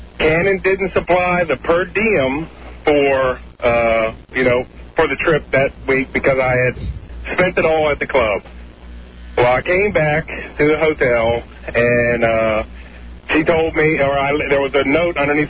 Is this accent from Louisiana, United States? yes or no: no; Lafayette, Maryland, United States; Come on now. I'm from Lafayette, Maryland.